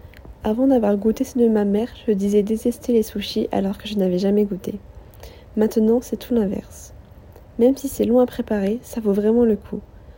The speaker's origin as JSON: {"language": "French", "town": "Montpellier", "region": "Occitanie", "country": "France", "tie": "born there", "said": "Je suis née à Montpellier, près de la mer, et ma petite sœur est née à Montélimar 2 ans après. On a beaucoup déménagé jusqu'à mes 10 ans"}